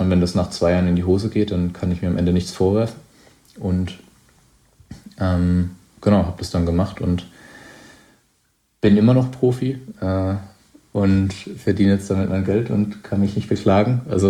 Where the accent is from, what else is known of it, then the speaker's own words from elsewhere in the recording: Baden-Württemberg, Germany; mein Weinheim ist grenzt an den Odenwald, wo ich aufgewachsen bin